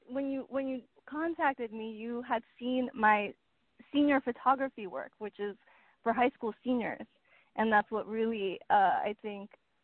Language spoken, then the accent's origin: English; Somerset, New Jersey, United States; Yeah, I'm from Somerset.